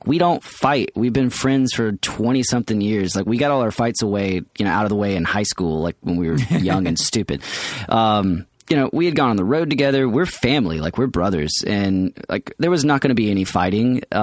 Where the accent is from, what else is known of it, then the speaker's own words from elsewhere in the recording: Atlanta, Georgia, United States; And we're from Atlanta.